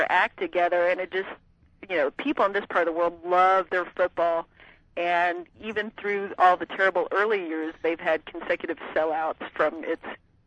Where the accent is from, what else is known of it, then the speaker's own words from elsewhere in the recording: Wisconsin, United States; born there; Like, I was born in Wisconsin.